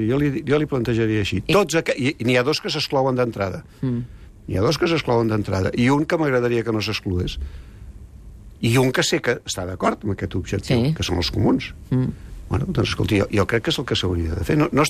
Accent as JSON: {"language": "Catalan", "region": "Catalonia", "country": "Spain", "said": "nosaltres estem a Catalunya, som catalans"}